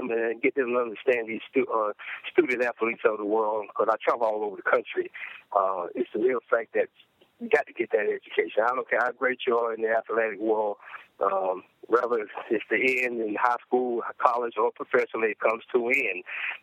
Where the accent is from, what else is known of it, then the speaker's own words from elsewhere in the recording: North Carolina, United States; And growing up in the San Diego, North Carolina, where my home is, actually where I still reside, I live there now.